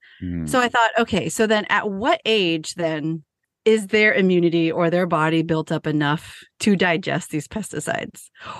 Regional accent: San Jose, California, United States; I was born and raised in San Jose, right?

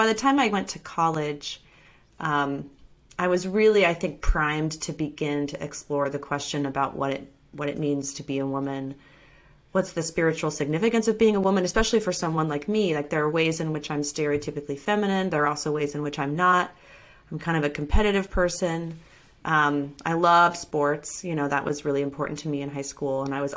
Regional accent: Western United States, United States; I was raised an evangelical Christian, and I grew up in the Western United States in the kind of Mormon belt. So pretty conservative, religious context.

